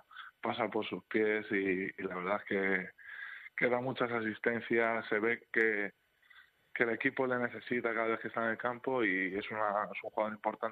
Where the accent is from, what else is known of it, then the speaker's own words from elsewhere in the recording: Getafe, Community of Madrid, Spain; yo soy de Getafe, además, y vivo en Getafe.